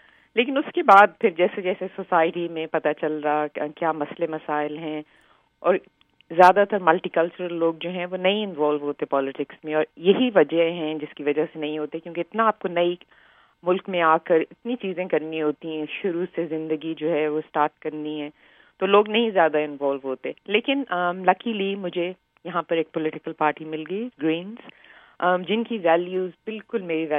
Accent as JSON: {"language": "Urdu", "town": "Lahore", "region": "Punjab", "country": "Pakistan", "tie": "born or raised there", "said": "میں لاہور میں پلی بڑی اور میں نے engineering, civil engineering university of engineering and technology سے کی."}